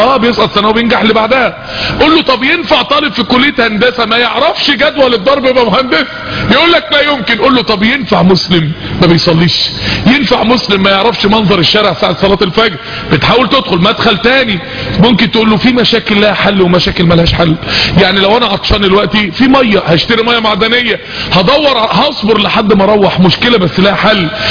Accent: Mansoura, Dakahlia, Egypt

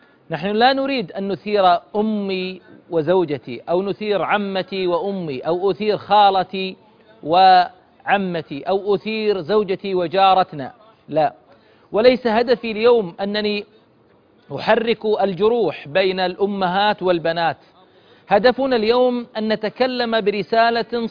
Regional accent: Eastern Province, Saudi Arabia; مثلا عندنا بالشرقية، وكل منطقة الآن من مناطق المملكة

